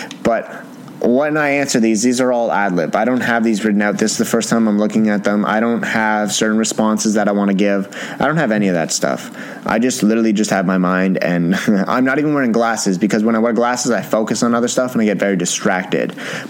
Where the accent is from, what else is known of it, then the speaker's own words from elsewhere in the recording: Canada; I don't know what junior year is. I'm Canadian. We don't go by that.